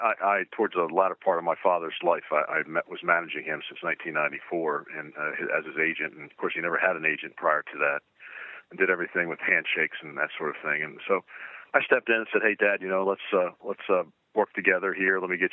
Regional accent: Pittsburgh, Pennsylvania, United States; born there; also born or lived in Baltimore; My sister Janice and I were both born in Pittsburgh in the South Hills area. And, you know, when my father got picked up by the Baltimore Colts, we all moved down here to Baltimore

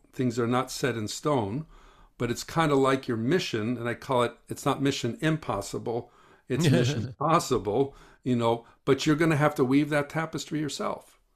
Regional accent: Midwest, United States; now in California, United States; I came to California from the Midwest because I was going to be in movies and television and all that.

